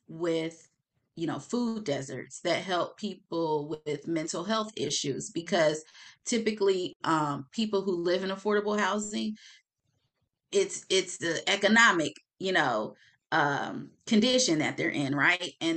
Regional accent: Indiana, United States; now in Maryland, United States; So I grew up in Indiana, even though I live in the DMV now. I was born in Maryland, moved to Indiana as a child, grew up in Indiana, now I'm back in Maryland.

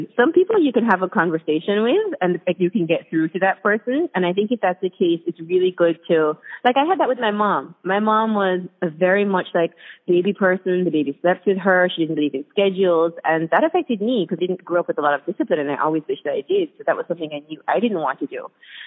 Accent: Jamaica; now in New York, United States; I'm from Jamaica. My husband's Norwegian. And I'm Chinese-Jamaican, so my family has that, like, element of Chinese background. But the point is just that we live in New York

